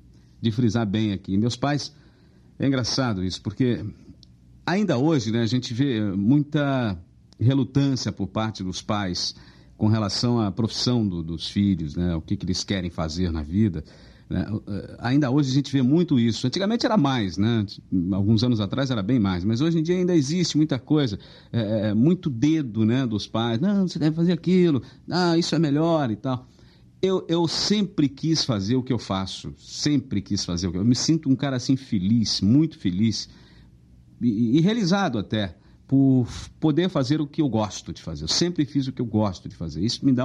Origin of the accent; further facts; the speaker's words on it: Uberaba, Minas Gerais, Brazil; Eu saí de Uberaba, mas Uberaba não saiu de mim, não. Uberaba está aqui, guardadinha, dentro de mim.